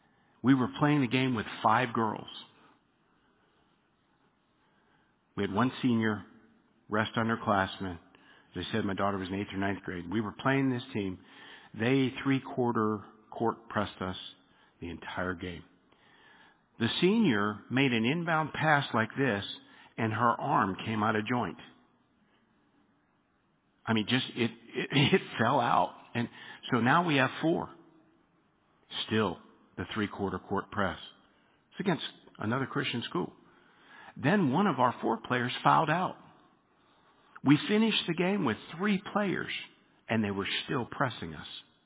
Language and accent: English; Pittsburgh, Pennsylvania, United States; I grew up in Pittsburgh in the 70s.